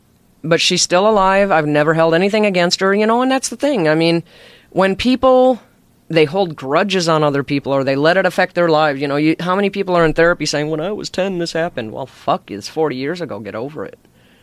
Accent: Chicago, Illinois, United States; born there; Well, I was born in Chicago.

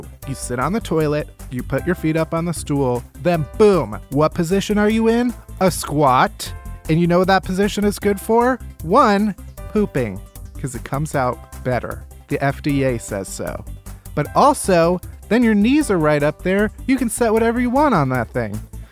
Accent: Chicago, Illinois, United States; I grew up in Chicago.

